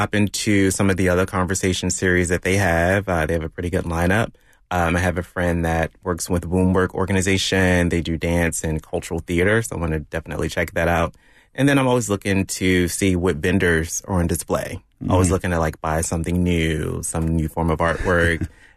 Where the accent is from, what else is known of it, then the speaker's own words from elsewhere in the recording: Baltimore, Maryland, United States; It was 95 degrees the other day, and now I'm here in Baltimore, raining, my hometown.